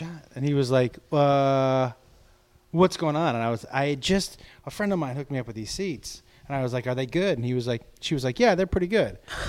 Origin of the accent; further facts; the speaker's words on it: Massachusetts, United States; I grew up in Massachusetts.